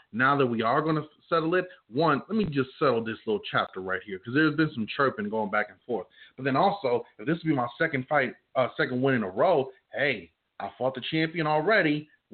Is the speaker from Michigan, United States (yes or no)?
no; Philadelphia, Pennsylvania, United States; I'm from Philly. I trained in New Jersey.